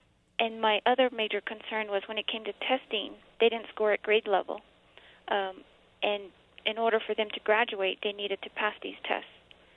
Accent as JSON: {"language": "English", "country": "United States", "first_language": "Navajo", "second_language": "English", "said": "to learn who I was, although it was taught to me at home, and my language, my Navajo language was my first language."}